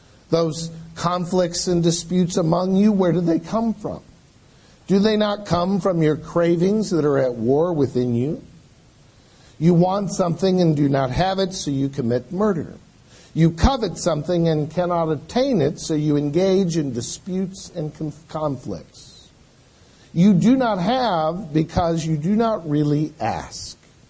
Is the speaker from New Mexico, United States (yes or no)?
no; Texas, United States; I come from Texas and know that to be true.